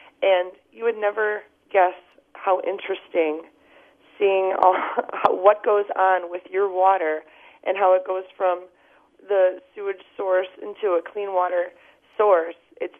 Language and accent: English; Milwaukee, Wisconsin, United States; Jones Island is one of probably my most favorite tours, born and raised in Milwaukee.